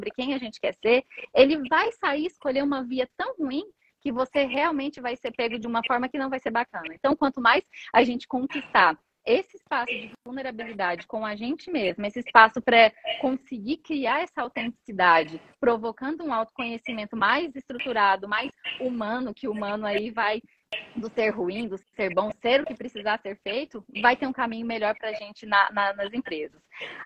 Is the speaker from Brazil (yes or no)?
yes; Goiás, Brazil; esse sotaque que não é do sul, então eu sou de Goiás. E o uai, o trem, o coisa, várias coisas faz parte daquilo que é meu dia a dia.